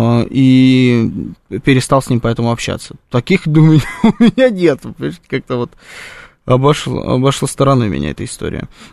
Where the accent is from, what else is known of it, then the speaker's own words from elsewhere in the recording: Ukraine; а я вот с Украины